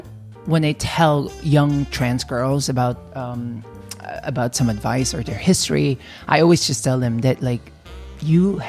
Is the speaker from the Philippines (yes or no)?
yes; Philippines; for me, it's just because I come from the Philippines that, I mean, we grew up poor in the Philippines.